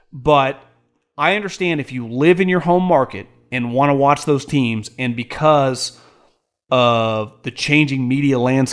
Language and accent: English; Texas, United States; Born and raised in Texas, been a fan for all the DFW teams for 20 plus years.